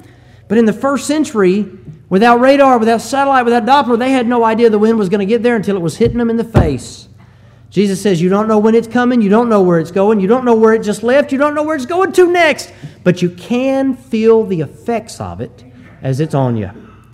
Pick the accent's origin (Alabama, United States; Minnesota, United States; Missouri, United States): Alabama, United States; Huntsville; I'm from Huntsville, and it's the home of NASA, and they designed the Saturn V that put man on the moon